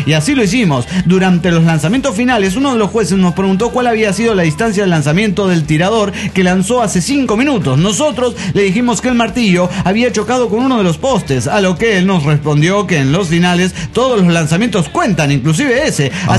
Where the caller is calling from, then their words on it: Golden, Colorado, United States; de Golden, Colorado.